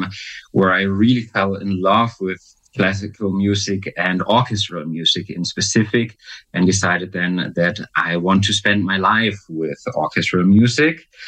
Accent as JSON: {"language": "English", "region": "Baden-Württemberg", "country": "Germany", "tie": "born or raised there", "second_language": "English", "said": "I grew up on the countryside in the southwest of Germany, close to Baden-Baden."}